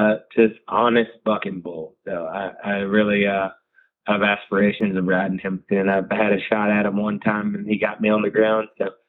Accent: Baytown, Texas, United States

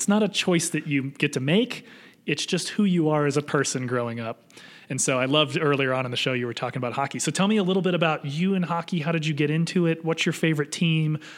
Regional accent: Fort Wayne, Indiana, United States; So I grew up in Indiana, in Fort Wayne, Indiana, for our listeners out there.

